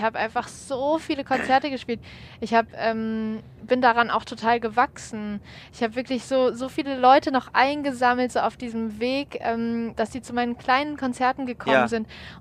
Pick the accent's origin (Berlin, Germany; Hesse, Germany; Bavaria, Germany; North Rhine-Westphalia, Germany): Hesse, Germany; Kassel; now in Kiel, Germany; Naja, ich komme ja aus Kassel, ist ja so die zentralste Stadt, ja, oder eine der zentralsten Städte in, ja, Deutschland.